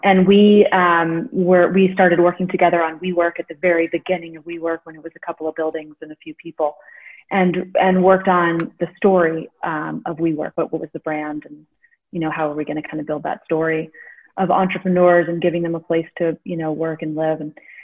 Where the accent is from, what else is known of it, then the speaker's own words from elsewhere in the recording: North Carolina, United States; So I'm originally from North Carolina. So super excited to be on this one. And I've kind of lived all over the place since then.